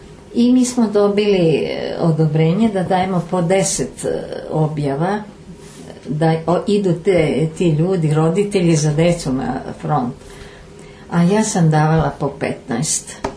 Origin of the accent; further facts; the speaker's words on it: Belgrade, Serbia; Mi smo izbjegli u Obrenovac i Obrenovac nas je jako lepo primio i ja volim prosto njih kao moj rodni grad, kao Beograd.